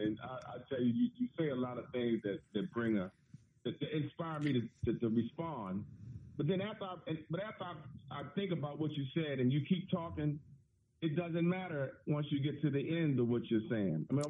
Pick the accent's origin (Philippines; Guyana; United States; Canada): Guyana; I'm English. You were English? What you mean you English? Yeah, I'm from Guyana, and Guyana, British Guyana